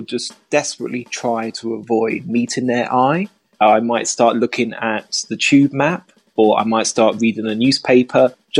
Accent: United Kingdom; Well, being British, I would say I would thank them for giving me the directions

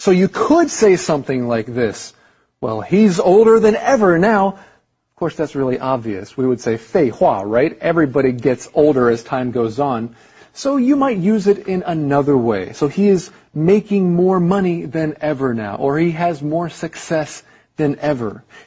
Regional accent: Taiwan; first language Chinese; English is a second language; I mean, I grew up in Taiwan, so I was learning Chinese.

